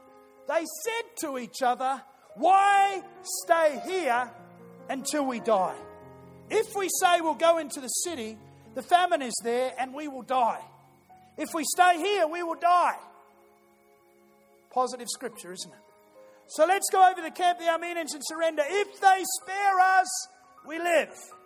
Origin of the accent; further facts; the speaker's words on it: Melbourne, Victoria, Australia; even though I'm from Melbourne and that team was from Melbourne